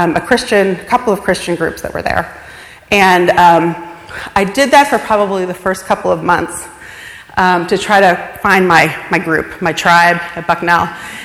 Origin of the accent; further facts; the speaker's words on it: Upper St. Clair, Pennsylvania, United States; Okay, so going back, I grew up in Upper St. Clair with my parents and seven siblings, and that had a huge impact on me and my faith